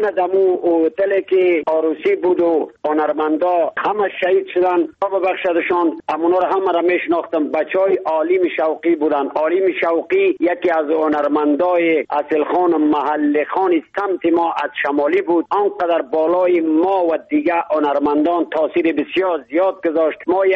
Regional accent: Badakhshan, Afghanistan; چون خودم پامیری هستم، از پامیری بدخشان افغانستان هستم،

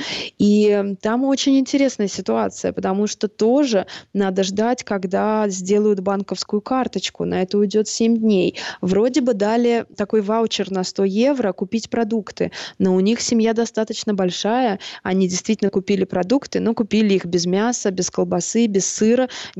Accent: Moscow, Russia; now in Budapest, Hungary

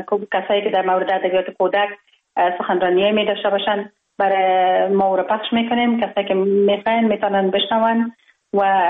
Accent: Kabul, Afghanistan; من خوشبختانه در خانواده روشن فکر به دنیا آمدم. در شهر کابل در محله کوته سنگی تولد شدم.

